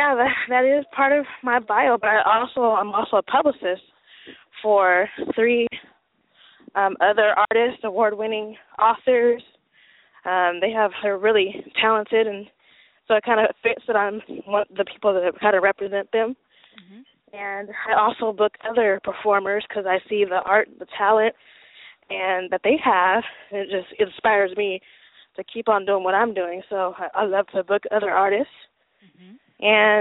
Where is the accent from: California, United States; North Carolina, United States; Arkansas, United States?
California, United States; Vallejo; also born or lived in Berkeley; I'm actually from Vallejo. That's where I was raised. I was born in Berkeley but raised in Vallejo.